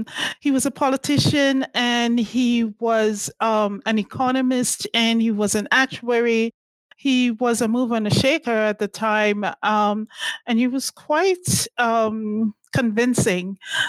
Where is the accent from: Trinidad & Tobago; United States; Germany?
Trinidad & Tobago; So I grew up in Trinidad and Tobago, which is an island in the Caribbean